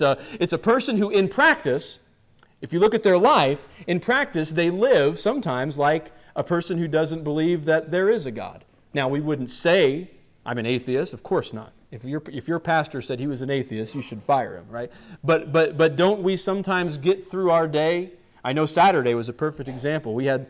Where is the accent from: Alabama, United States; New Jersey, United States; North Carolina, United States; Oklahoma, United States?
Oklahoma, United States; Mangum; also born or lived in Illinois; Like, well, I was born in Illinois, and then we moved around, and we moved to Oklahoma, and I was raised in Mangum, and all these things.